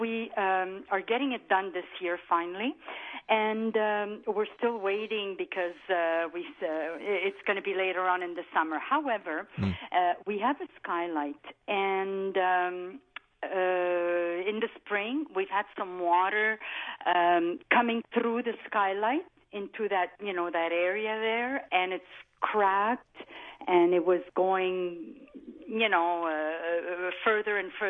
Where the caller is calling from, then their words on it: Montreal, Quebec, Canada; Montreal.